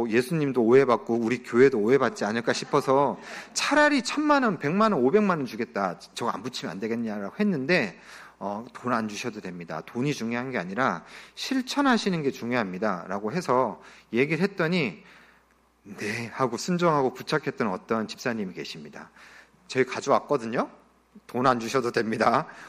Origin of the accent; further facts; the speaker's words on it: Pohang, North Gyeongsang, South Korea; 포항 출신이고 해병대 나오면 수영을 뭐 죽지 않을 만큼은 하지만 잘하진 않거든요.